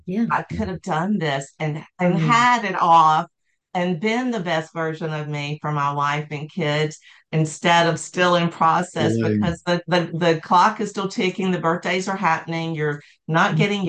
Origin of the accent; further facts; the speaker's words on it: the South, United States; And I'm like, we're in the South still. We grew up in the South. And that's not how we were raised.